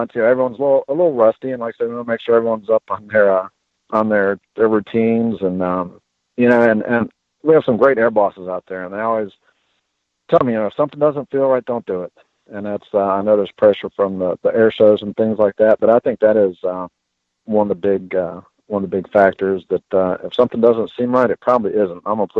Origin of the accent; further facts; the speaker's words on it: Charlotte, North Carolina, United States; I'm from Charlotte, which is NASCAR country.